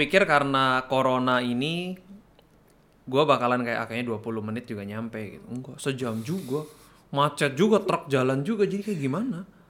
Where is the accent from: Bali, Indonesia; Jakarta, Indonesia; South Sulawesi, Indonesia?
Bali, Indonesia; apalagi kan gue orang Bali ya, sepi banget hotel.